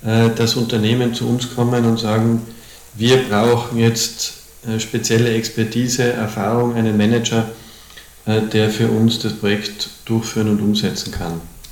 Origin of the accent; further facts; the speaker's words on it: Tyrol, Austria; nicht nur aus Salzburg, sondern ich komme aus Tirol